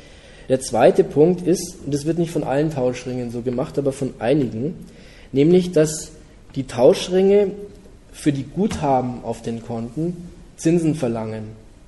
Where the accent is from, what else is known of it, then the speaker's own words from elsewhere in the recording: Bavaria, Germany; In der Gegend, wo ich herkomme, also im Umland von München, wo wir eine relativ geringe Arbeitslosigkeit haben